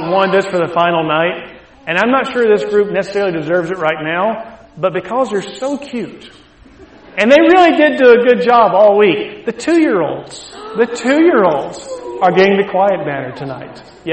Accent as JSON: {"language": "English", "region": "Alabama", "country": "United States", "said": "I'm from Alabama, so I say y'all sometimes."}